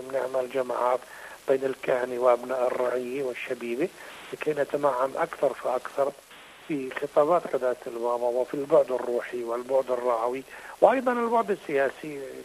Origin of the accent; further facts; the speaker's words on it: West Bank, Palestine; أوضاع القائمة عندنا بالضفة الغربية هون والمناطق المحتلة